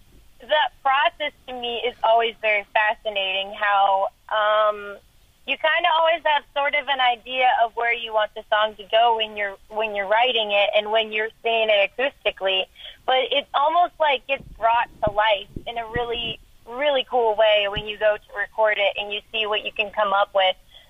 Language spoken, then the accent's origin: English; Kentucky, United States; I'm from Kentucky